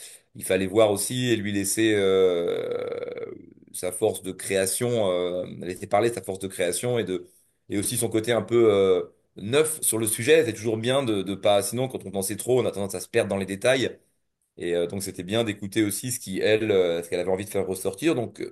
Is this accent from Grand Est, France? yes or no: no; Montreuil, Île-de-France, France; En plus, elle habite Montreuil, là où j'ai grandi.